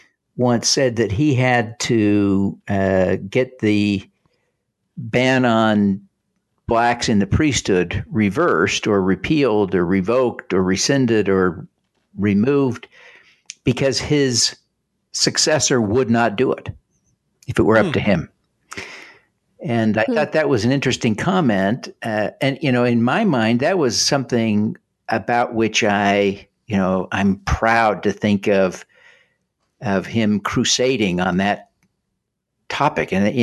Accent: Provo, Utah, United States; born there; Yes, I was born in Provo when my father was doing a PhD at BYU.

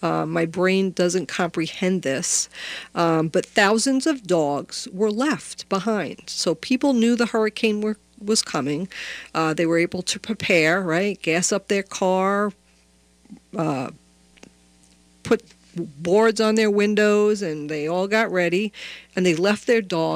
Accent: New York, United States; accent: New York; my New York accent was coming out there for a minute.

